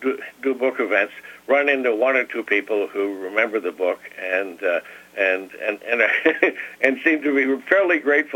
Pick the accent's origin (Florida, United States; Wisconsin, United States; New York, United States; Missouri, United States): Wisconsin, United States; Tomah; I grew up in Tomah, Wisconsin, not far from you.